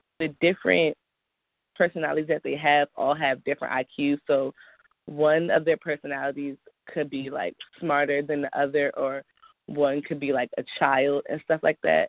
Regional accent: Landover, Maryland, United States; because I'm from Landover, Maryland.

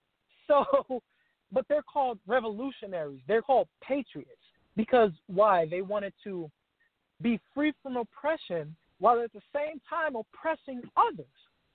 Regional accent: New York, United States; I'm a New Yorker through and through. 9/11 affected me deeply

